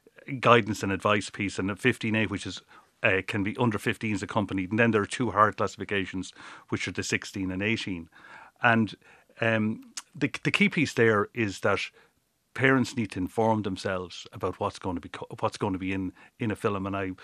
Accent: Mountrath, County Laois, Ireland; Well, I'm originally from Mount Rattan, County Leash

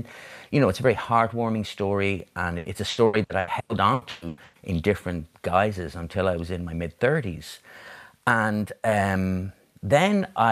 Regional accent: County Dublin, Ireland; born there; I found out that I was born in St. Patrick's Mother and Baby Home on the Navan Road, which had previously called Pellettstown. And it was the largest mother and baby home in the state.

